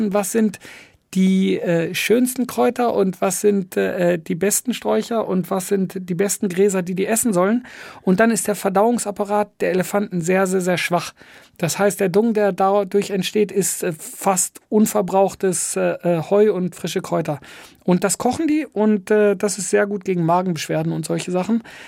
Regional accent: Switzerland; Ich komme aus der Schweiz und wir sind mit unseren Eltern früher viel Pilze suchen gegangen und so.

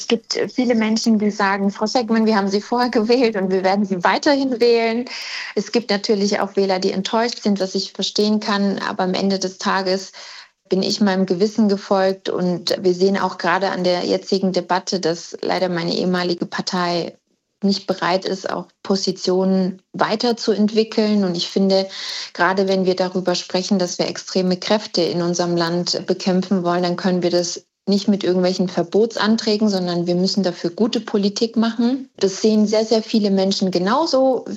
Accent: Mannheim, Baden-Württemberg, Germany; durfte meine Heimatstadt Mannheim auch im Gemeinderat mitgestalten.

